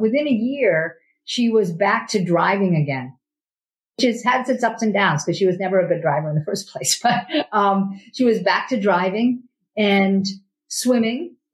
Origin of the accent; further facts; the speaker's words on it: New England, United States; I grew up in New England. I was a relatively healthy eater.